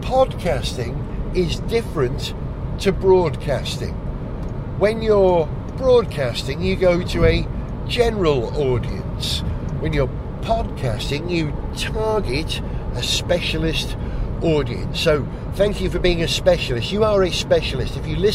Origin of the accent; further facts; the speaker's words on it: Holywell, Wales, United Kingdom; also born or lived in St Asaph; now in Conwy, United Kingdom; I was born and educated in St Asaph, although brought up in Holywell nearby. I am a Holywellian. I am a very proud Holywellian. But now I'm a Conwyite.